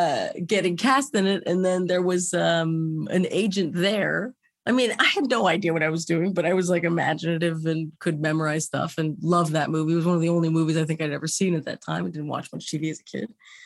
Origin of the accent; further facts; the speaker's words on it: Los Angeles, California, United States; And I grew up on the West Side. So I've been in West LA my whole life.